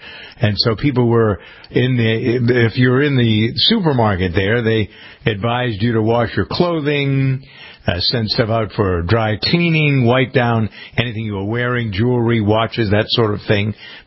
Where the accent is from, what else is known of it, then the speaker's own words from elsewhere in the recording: Framingham, Massachusetts, United States; My hometown of Framingham, we had a convent, an old retirement home for the brothers and sisters of the, whatever it was, Sisters of Mercy, I think.